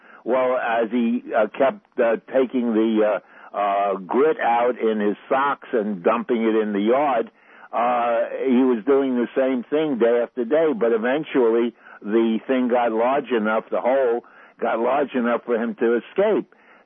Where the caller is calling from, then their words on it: Harlem, New York, United States; from Harlem.